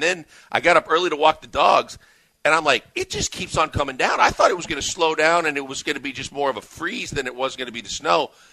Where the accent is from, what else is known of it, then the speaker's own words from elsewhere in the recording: Midwest, United States; growing up in the Midwest, you know, I had a scraper for my windshield.